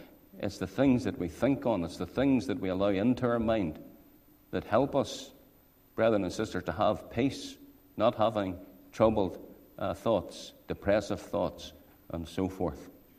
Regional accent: Saintfield, Northern Ireland, United Kingdom; I grew up myself in the Presbyterian Church down in Sainfield.

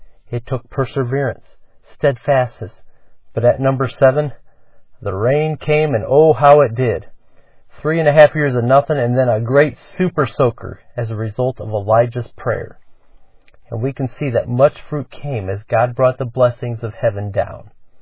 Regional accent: Elkhart, Indiana, United States; from Elkhart, Indiana. And you may say, "Where in the world's that?"

